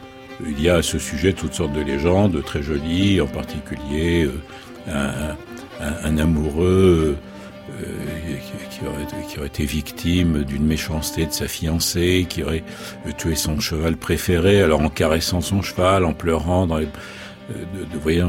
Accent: Paris, Île-de-France, France; Mais enfin, non, je suis né à Paris, j'ai grandi à Paris

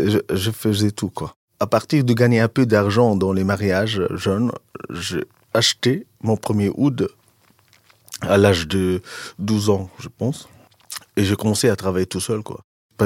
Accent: Tunisia; moved away as an adult; je suis venu de la Tunisie avec beaucoup de bagages qui ne servent à rien

